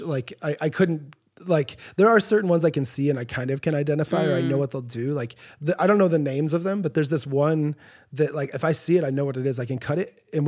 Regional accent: Kalamazoo, Michigan, United States; So I grew up just outside of Kalamazoo in like the countryside.

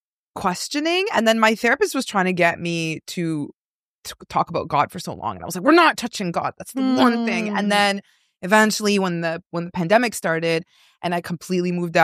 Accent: Toronto, Ontario, Canada; Born and raised in Toronto, in a suburb of Toronto. Lived in my parents' same home my whole life till I was 27. Was very, very religious.

